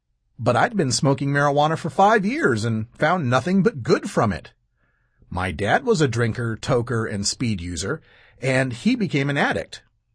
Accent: Idaho, United States; living in Idaho wasn't helping matters. In my home state, you can have not a speck of marijuana on you and still be arrested for merely being high.

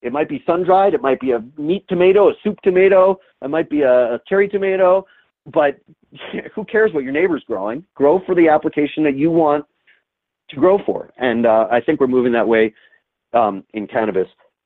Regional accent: New Mexico, United States; It looks like my home state here, the land of enchantment in New Mexico, is coming online with hemp at last.

